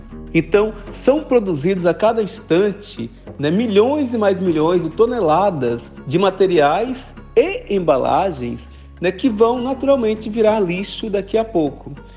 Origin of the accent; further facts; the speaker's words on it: Caravelas, Bahia, Brazil; Então, Contini, eu sou natural, né, de Caravelas.